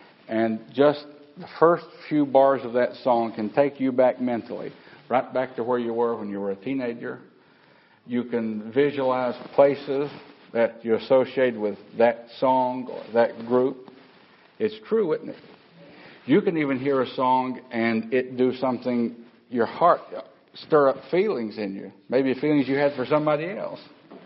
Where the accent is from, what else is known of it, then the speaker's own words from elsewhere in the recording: the South, United States; You know, I'm from the South, you know, so I know what I'm talking about.